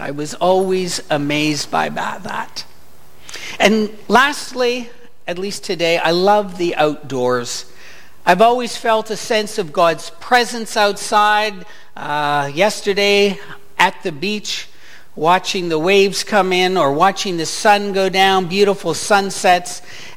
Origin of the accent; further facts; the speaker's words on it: Canada; born there; I like being a Canadian and feel blessed in the lottery of life that I was born here and have a Canadian passport